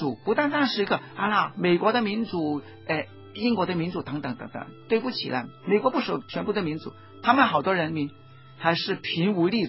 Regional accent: China; 我们中国人假如真的站起来的话，我们人人都要当家做主，这是民主。

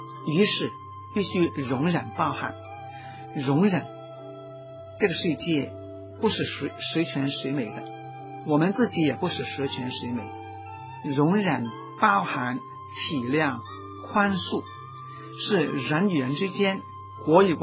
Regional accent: China; 我是一个中国人，我很热爱中国文化，我热爱中国的人民

